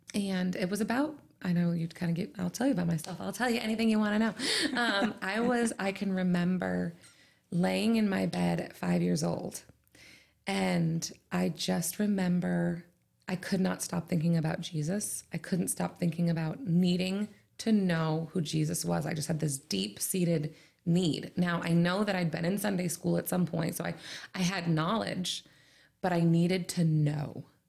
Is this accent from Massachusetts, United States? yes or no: yes; Worcester, Massachusetts, United States; now in Whitinsville, United States; We've been living in Whitensville now for about 7 years. And before that, we lived in Douglas. But I was born and raised in Worcester. I lived in Worcester all my life.